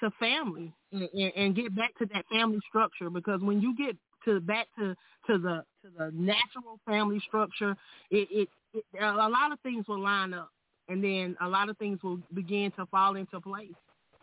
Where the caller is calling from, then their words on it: Myrtle Beach, South Carolina, United States; I'm calling in from Myrtle Beach, South Carolina.